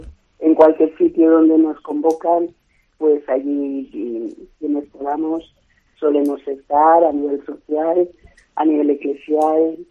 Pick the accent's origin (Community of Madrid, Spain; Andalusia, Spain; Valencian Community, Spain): Community of Madrid, Spain; Madrid; born there; also born or lived in San Rafael; now in Segovia, Spain; Nací en Madrid. Y durante bastantes años estuve viviendo en San Rafael, un pueblo de Segovia. Luego ya me vine a Segovia y llevo aquí pues unos 32 años, camino de 33.